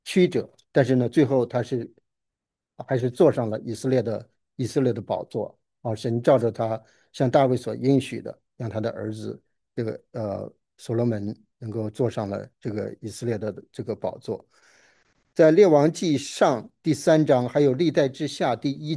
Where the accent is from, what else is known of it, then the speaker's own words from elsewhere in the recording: China; 比如说 我们中国人，中国这个书里边叫什么治什么治什么名座右铭什么